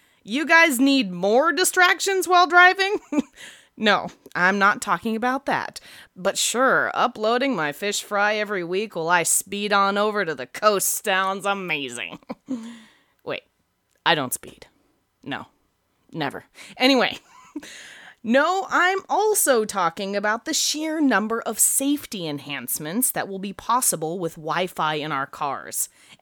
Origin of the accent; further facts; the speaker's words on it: Portland, Oregon, United States; my hometown, Portland, Oregon, was recently ranked as one of the least safe driving cities